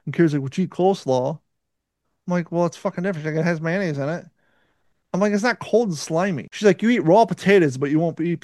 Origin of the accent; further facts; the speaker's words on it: Ohio, United States; accent: Ohio; I already had my Ohio accent.